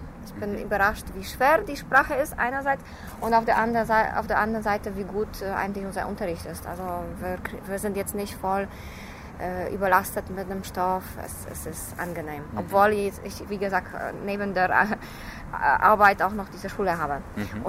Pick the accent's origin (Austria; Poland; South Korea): Poland; für die ist es immer noch Polen, also meine Heimat ist eher